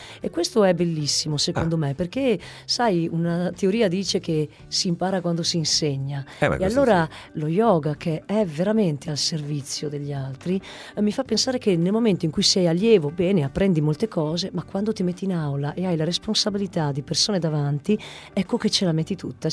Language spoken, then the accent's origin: Italian; Trieste, Friuli-Venezia Giulia, Italy; nel centro principale Trieste, che è la mia città natale